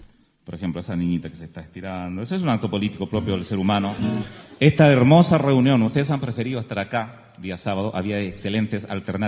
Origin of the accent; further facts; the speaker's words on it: Chile; Somos soñadores, los chilenos soñamos